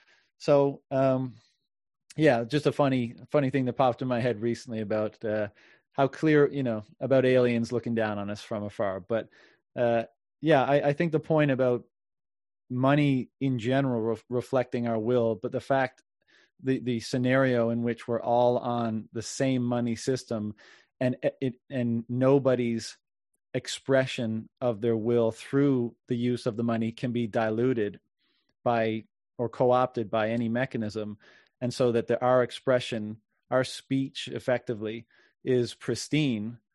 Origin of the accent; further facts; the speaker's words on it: Canada; born there; the reason why I'm speaking English now is because I was born in Canada, right?